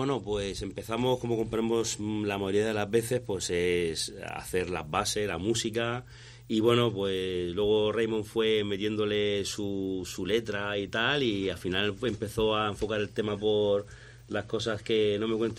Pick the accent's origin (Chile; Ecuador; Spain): Spain; Madrid, Community of Madrid; yo me crié en Madrid, y en Madrid en los años 90 hubo ahí en la Alameda Osuna, un barrio en concreto